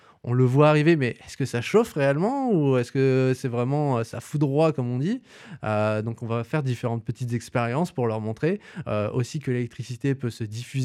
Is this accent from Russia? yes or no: no; Hauts-de-France, France; moved away as an adult; Alors, moi, de base, on va dire vraiment de base, je suis un ch'ti. Voilà, je suis dans la région quand même depuis un bon moment, hein. J'ai vécu 20 ans dans le Nord-Pas-de-Calais et voilà, maintenant ça fait plus de 15 ans que je suis là